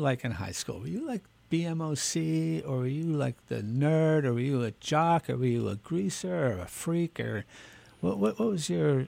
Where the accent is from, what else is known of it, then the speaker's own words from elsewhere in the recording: Pennsylvania, United States; I grew up in Lehigh Valley. I went to Emmaus High School, class of 1976.